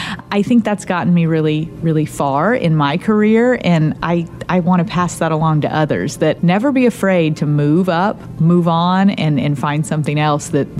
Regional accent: Daleville, Indiana, United States; moved away as an adult; also born or lived in Little Rock, Arkansas; is a native from Indiana. I grew up near Muncie, Indiana, actually a very small town called Daleville. But then I went away. I moved to Arkansas when I was 18.

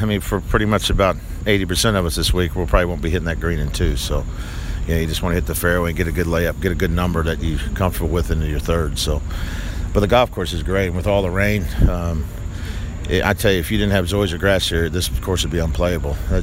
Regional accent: Arkansas, United States; Well, I grew up in Arkansas. It was either the Cubbies or the Cardinals.

